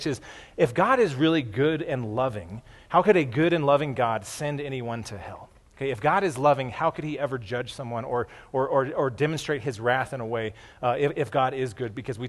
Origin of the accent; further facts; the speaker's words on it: Colorado, United States; Growing up in Colorado, though, I've had to put up with all these Broncos fans my whole life.